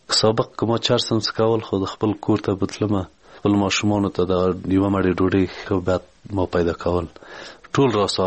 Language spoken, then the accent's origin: Pashto; Ghorband, Parwan, Afghanistan; د پروان د ولایت یم، د غوربند ولسوالۍ